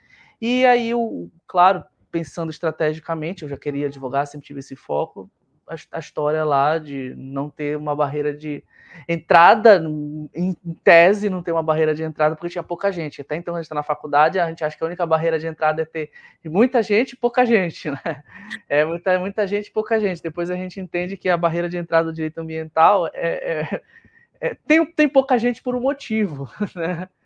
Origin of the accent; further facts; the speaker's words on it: Amazon, Brazil; eu sou da Amazônia, eu sou amazônida